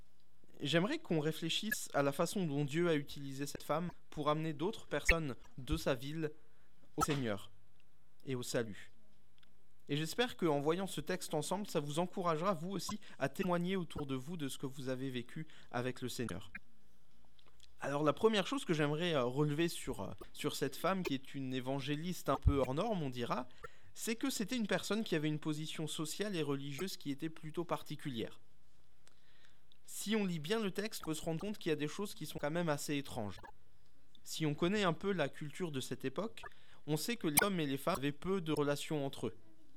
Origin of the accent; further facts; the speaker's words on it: Grand Est, France; Je suis venu en région parisienne il y a 3 ans maintenant lorsque j'ai commencé l'Institut biblique à Nogent-sur-Marne. Mais je ne suis pas du tout parisien, je suis alsacien.